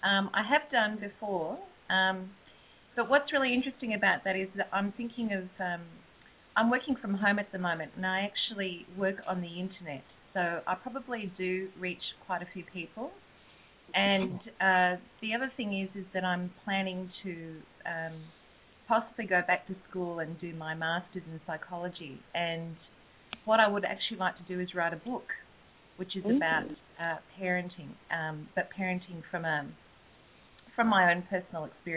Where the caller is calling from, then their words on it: Australia; I'm calling from Australia.